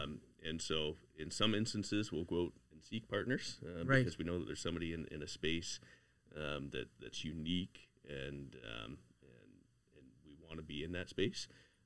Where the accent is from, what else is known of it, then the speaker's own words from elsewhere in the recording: Sarnia, Ontario, Canada; moved away as an adult; now in Fort McMurray, Canada; Yeah, I moved here with my family back in 2007. So born and raised in Sarnia, which, of course, another oil town.